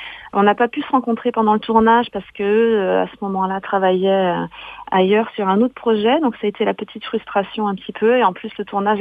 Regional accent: Pays de la Loire, France; moi aussi je viens d'Anjou.

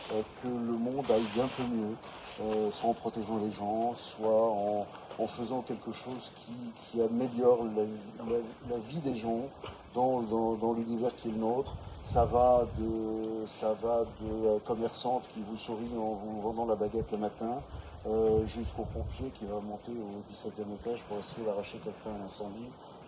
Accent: Auvergne-Rhône-Alpes, France; born there; Je suis né dans le Cantal. Dans le Cantal, il y a quand même plus de bêtes à cornes que de gens qui marchent sur les pattes arrière. Et on a toujours vécu avec des animaux.

